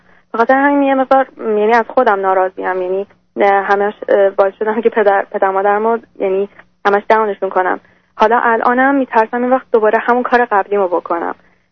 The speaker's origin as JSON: {"language": "Persian", "country": "Iran", "tie": "born there", "said": "ایران متولد."}